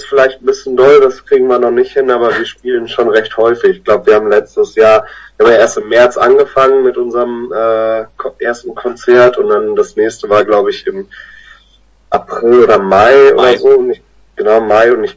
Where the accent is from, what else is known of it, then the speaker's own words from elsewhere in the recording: Cuxhaven, Lower Saxony, Germany; now in Hamburg, Germany; Ja, ich komme aus Cuxhaven.